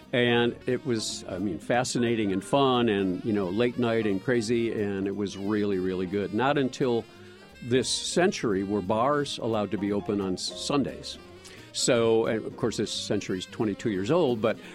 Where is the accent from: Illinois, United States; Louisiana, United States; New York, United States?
Illinois, United States; Chicago; since I grew up in Chicago, my family lived there.